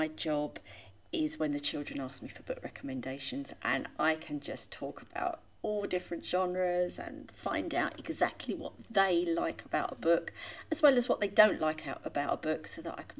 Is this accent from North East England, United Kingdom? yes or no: no; Bishop's Stortford, East of England, United Kingdom; I've always lived in Hertfordshire, and I grew up in Bishop Stortford. That's where I went to school when I was younger. But now I live the other side of Hertfordshire, near Welwyn Garden City.